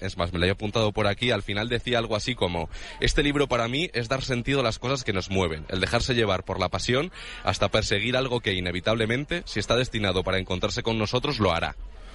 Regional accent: Vargas, Cantabria, Spain; No sé si parezco ya … hablando de mi pueblo de Cantabria

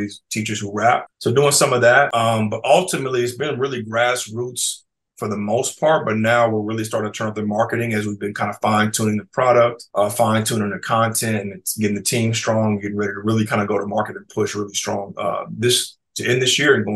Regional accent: Kansas City, United States; now in Atlanta, United States; I'm founder and CEO of Healthy Hip Hop. I'm originally from Kansas City, now in Atlanta.

